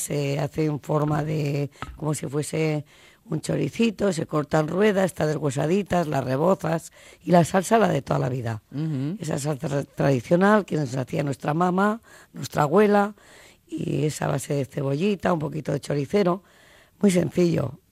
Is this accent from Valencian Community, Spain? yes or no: no; Pamplona, Navarre, Spain; Yo siempre digo que aunque soy de Pamplona, me gustaría haber nacido en San Sebastián.